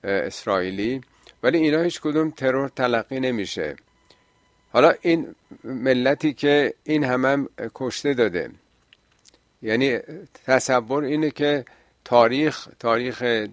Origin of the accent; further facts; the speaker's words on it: Iran; این برحال حداقل به عنوان یه ایرانی باید بر بخوره